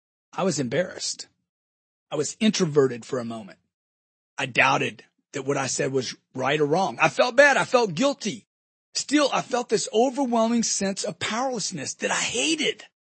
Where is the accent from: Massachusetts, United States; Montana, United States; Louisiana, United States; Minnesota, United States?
Louisiana, United States; I grew up in Louisiana where you fish and you hunt and you run and you play.